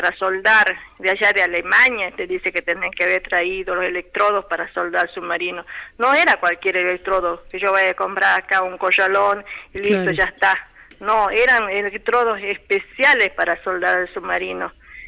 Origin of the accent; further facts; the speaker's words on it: Salta, Argentina; como pueblo argentino, como pueblo de Salta